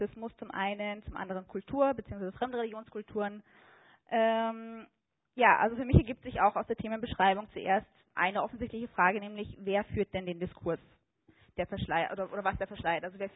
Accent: Munich, Bavaria, Germany; moved away as an adult; now in Vienna, Austria; Ja, wie gesagt, ich komme aus München, Deutschland. Ich wohne seit ungefähr 10 Jahren in Wien, in Österreich und habe Zahnmedizin studiert. Ich arbeite in Wien und Wiener Neustadt.

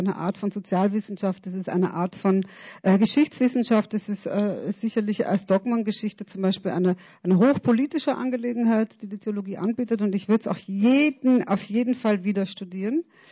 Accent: Marchtrenk, Upper Austria, Austria; weil ich bin ja in Machtrenk aufgewachsen ein paar Jahre, weil mein Vater dort Pfarrer war

